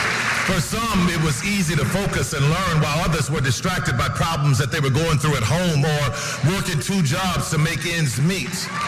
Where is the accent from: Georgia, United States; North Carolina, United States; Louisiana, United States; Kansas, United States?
Louisiana, United States; New Orleans; And I grew up in New Orleans, so you had to put in these 30-foot pilings sometimes in the ground to be able to support the building.